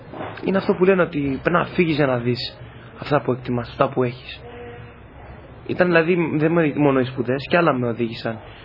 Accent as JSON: {"language": "Greek", "country": "Greece", "tie": "born or raised there", "also_born_or_lived": "Melbourne, Australia", "moved": "as an adult", "lives_now": "Australia", "said": "Γεννήθηκα στη Μελβούρνη το 1980. Μεγάλωσα εδώ πέρα τα πρώτα μου 8 χρόνια."}